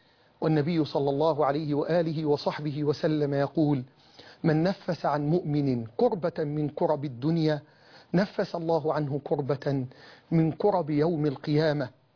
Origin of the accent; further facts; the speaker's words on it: Sitamoni, Dakahlia, Egypt; ففقدت بلدتي الستاموني محافظة الدقهلية هذا الرجل